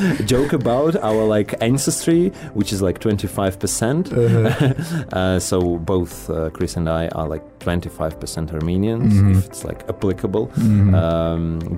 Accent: Saint Petersburg, Russia; English is a second language; I come from Russia. Mm-hmm. I was born in St. Petersburg and lived whole my life there. I'm basically 31 already

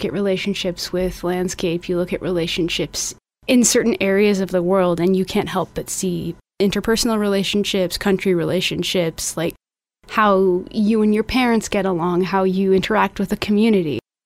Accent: Beloit, Wisconsin, United States; now in Armenia; I am a volunteer with Birthright Armenia right now. I'm originally from Beloit, Wisconsin, and I've been in Armenia for a good amount of months at this point

